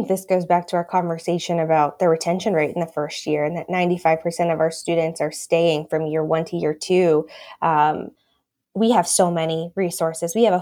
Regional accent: Boston, Massachusetts, United States; As a Bostonian myself, I often lose sight and take for granted just how much there is going on here, right?

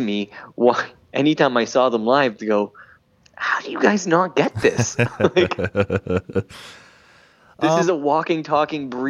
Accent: Canada; And I think as a Canadian kid, you still think – I still think about that video.

